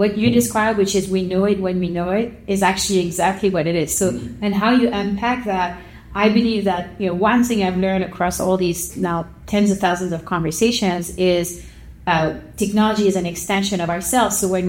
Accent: Paris, Île-de-France, France; moved away as an adult; now in United States; So I grew up in Paris and graduated electrical engineering there, and then right after I moved to get my MBA at Stanford.

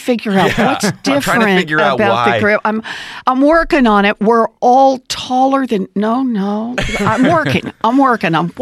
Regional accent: Oklahoma, United States; You know, as you know, I grew up out in Oklahoma and born and raised there. And my mom and my dad were both born and raised there.

